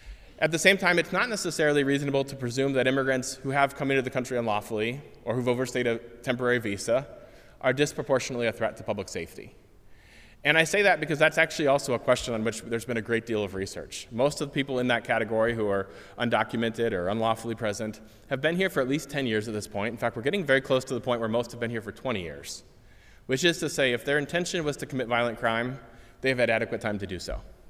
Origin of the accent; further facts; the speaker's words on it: United States; because I'm an American.